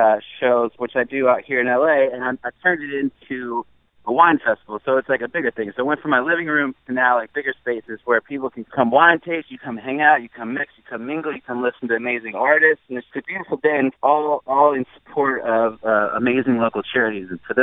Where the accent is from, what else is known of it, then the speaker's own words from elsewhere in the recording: Texas, United States; now in Los Angeles, United States; Dude, I am. I'm bringing a little bit of my L.A. love to my hometown.